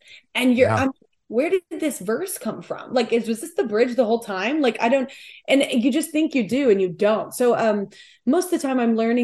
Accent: Texas, United States; And I'm from Texas, so I'm used to like driving here

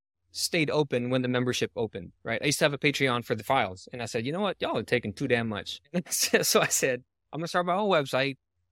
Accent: Philippines; And I grew up in the Philippines

